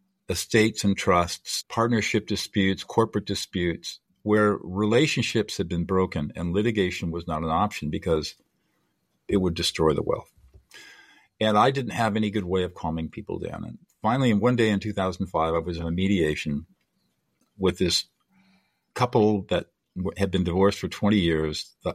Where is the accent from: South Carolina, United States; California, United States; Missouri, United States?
California, United States; born there; Very briefly, I was born in Southern California into affluence and privilege, but I was born with severe disabilities.